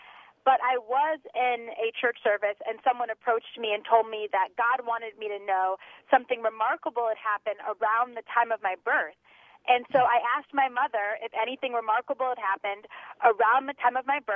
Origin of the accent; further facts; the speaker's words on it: Connecticut, United States; I'm from Connecticut, and this is a very pro-abortion state